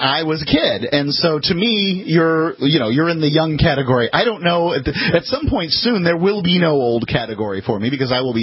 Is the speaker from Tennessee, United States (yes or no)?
no; Sarasota, Florida, United States; born there; I was born in Sarasota Memorial Hospital.